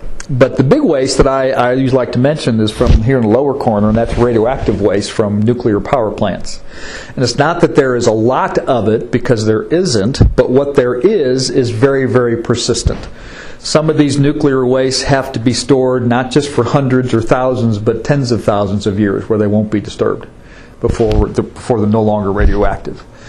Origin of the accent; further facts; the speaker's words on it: Chicago, Illinois, United States; now in Dallas, United States; Growing up in Chicago, in the city itself, my high school was 5 miles from my house. I took a bus every day.